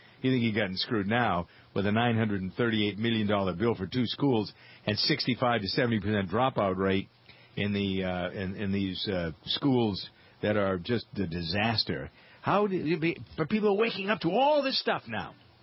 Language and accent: English; Framingham, Massachusetts, United States; We have going on in Framingham, my hometown, Massachusetts, a big to-do about the bus contract.